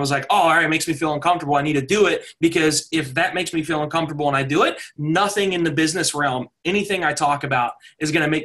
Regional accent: West Virginia, United States; accent: thick country accent; I'm from West Virginia. A lot of people from here, very thick country accents. I was always very self-conscious of that. I don't have it anymore because I've kind of erased it.

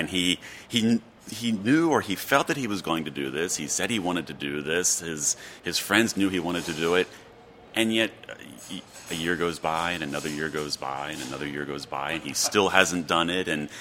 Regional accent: Baltimore, Maryland, United States; I grew up in Baltimore in the 1970s, and you know, in the mid to late 70s, as we know from history lessons, we were in a state of economic decline.

